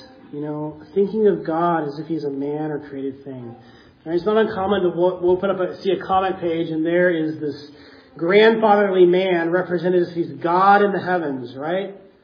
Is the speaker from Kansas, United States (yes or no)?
no; Texas, United States; And when I grew up in East Texas, it's all like this. It's either there's a path or there's dense undergrowth.